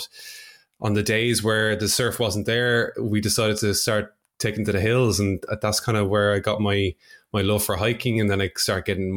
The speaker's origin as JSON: {"language": "English", "town": "Dublin", "region": "Leinster", "country": "Ireland", "said": "I'm from Dublin in Ireland."}